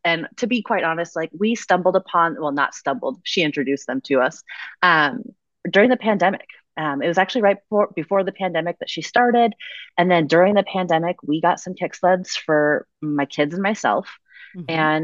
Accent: Fairbanks, Alaska, United States; Well, actually, I'm born and raised in Fairbanks. So I consider myself a lifer.

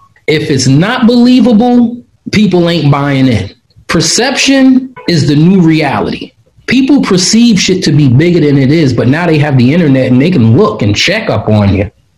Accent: Brooklyn, New York, United States; But, yeah, I was born and raised in Coney Island, Brooklyn.

